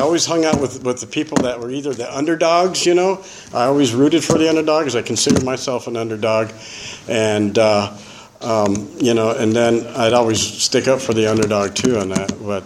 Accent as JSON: {"language": "English", "region": "California", "country": "United States", "tie": "born there", "said": "I was born here in California. My grandparents lived here. My parents lived here."}